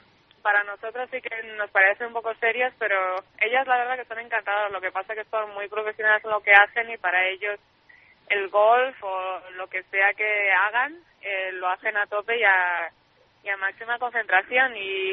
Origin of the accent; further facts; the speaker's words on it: Spain; cada vez somos más españolas